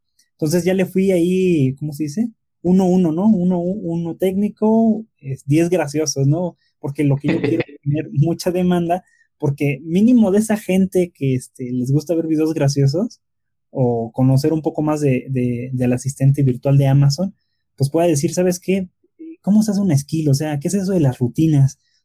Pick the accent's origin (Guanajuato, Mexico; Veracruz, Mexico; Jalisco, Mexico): Guanajuato, Mexico; Irapuato; now in Mexico City, Mexico; soy de Irapuato, Guanajuato, tengo 31 años